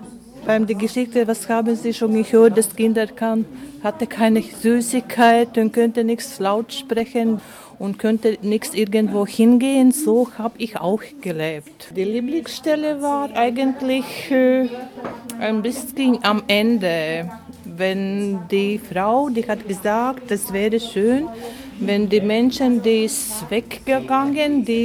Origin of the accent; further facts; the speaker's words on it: Latvia; German is a second language; now in Germany; bin 46 Jahre alt. Ich bin schon 5 Jahre da in Deutschland, komme aus Lettland.